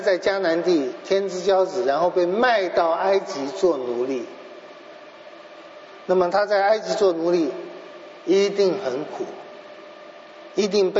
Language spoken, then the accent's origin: Chinese; China; 我们中国人叫下人